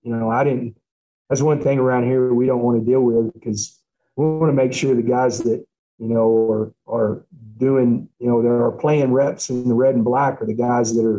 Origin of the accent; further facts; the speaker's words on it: Texarkana, United States; I grew up in Texarkana, and, you know, I grew up a Southwest Conference fan